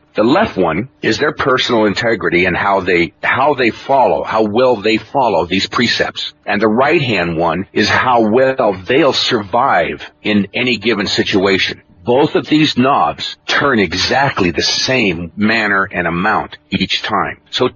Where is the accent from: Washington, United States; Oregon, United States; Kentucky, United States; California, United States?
Oregon, United States; I was raised on Klamath. I'm Cherokee, raised in the Klamath Reservation, blood brother to the Hopi and the Yaqui.